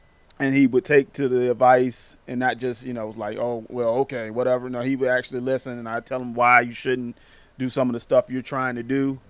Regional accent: Norfolk, Virginia, United States; also born or lived in Blacksburg; Grew up in Norfolk, originally from Blacksburg.

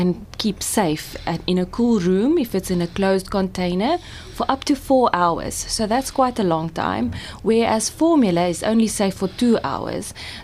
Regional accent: Cape Town, Western Cape, South Africa; Before that, I worked in Upington, a small town up in the Northern Cape. But I grew up in Cape Town, so that's why I'm back.

